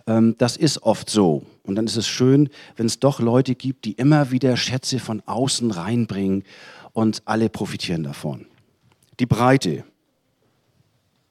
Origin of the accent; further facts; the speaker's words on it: Schleswig-Holstein, Germany; Also, ich komme aus Nordfriesland, das ist noch weniger ein Thema.